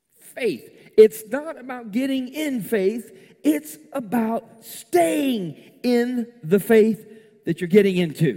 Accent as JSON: {"language": "English", "town": "Orlando", "region": "Florida", "country": "United States", "lives_now": "Ozark, United States", "said": "I never heard of it before. I'm from Orlando. But I'm here."}